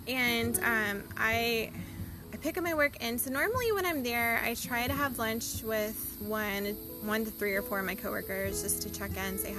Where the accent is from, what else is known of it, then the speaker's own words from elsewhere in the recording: Austin, Texas, United States; being from Austin and growing up in Austin, I'm not a huge fan of Oklahoma